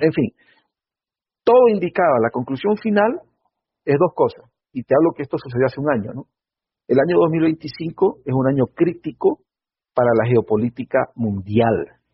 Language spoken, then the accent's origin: Spanish; Bolivia; Lo digo siendo boliviano